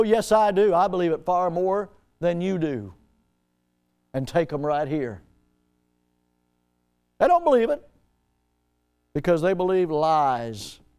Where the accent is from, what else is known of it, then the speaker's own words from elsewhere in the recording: the South, United States; Well, I'm going to tell you something. I love being a Southerner. I'm from the South.